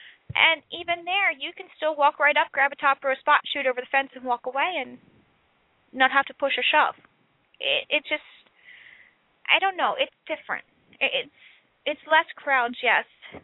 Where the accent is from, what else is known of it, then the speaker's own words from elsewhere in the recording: Pennsylvania, United States; Even though it's my home state track, I would... Unless Pocono would put lights